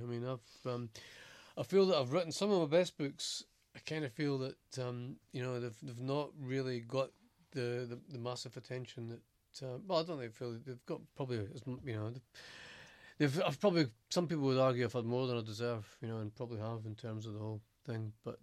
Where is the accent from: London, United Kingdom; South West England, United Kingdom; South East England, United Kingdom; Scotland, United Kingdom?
Scotland, United Kingdom; obviously being Scottish, you know, I'd have to say Scotland because you just, you know, you've got a love for where you come from